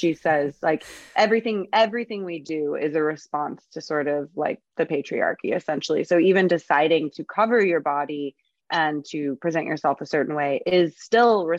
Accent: California, United States; and I grew up in Southern California.

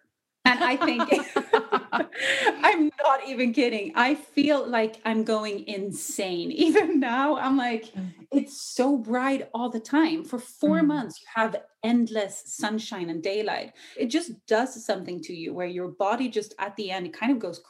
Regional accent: Ireland; accent: Irish; also born or lived in Gothenburg, Sweden / Australia / England; now in Svalbard, Norway; So before this, I moved from Gothenburg, but I kind of grew up living in Ireland for a few years. So you'll hear a hint of Irish. I actually usually had like a super thick Irish accent, but it faded over the years.

